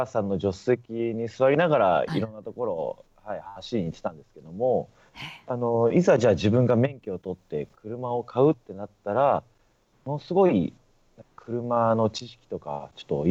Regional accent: Nagano, Japan; moved away as an adult; now in Nagoya, Japan; 僕の出身は長野県で、うん、高校卒業して … に入るタイミングで名古屋に移り住みましたね。

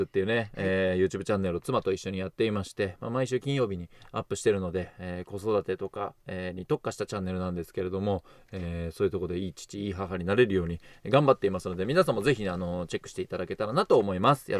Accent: United Kingdom; 僕ねもうあのイギリス人だから親父が紅茶を飲むんですよ毎日。

